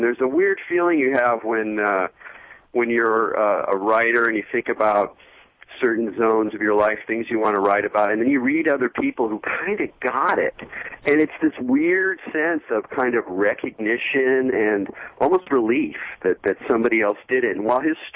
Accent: West Coast, United States; He grew up in the East Coast. I grew up on the West Coast.

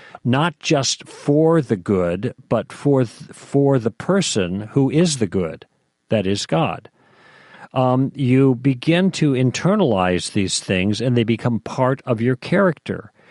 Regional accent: Oak Park, Illinois, United States; born there; also born or lived in Antigo, Wisconsin; No, I'm not originally. I was born in Chicago, in Oak Park, actually. But my first 5 years I spent in Antigo, which is north and a little bit east of Center.

